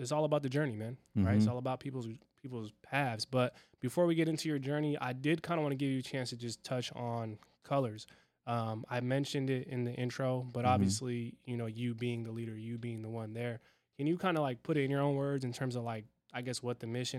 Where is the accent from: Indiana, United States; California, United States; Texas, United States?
California, United States; San Diego; born there; Hey, that makes two of us. I was born in San Diego as well.